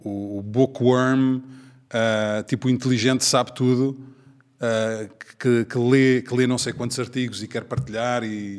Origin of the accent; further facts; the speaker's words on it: Portugal; moved away as an adult; como português imigrante eu senti exatamente o mesmo